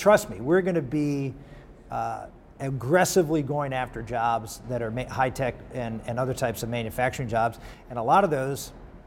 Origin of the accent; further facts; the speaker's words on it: United States; I'm not displeased as an American that the Canadians are willing to throw us some more bones.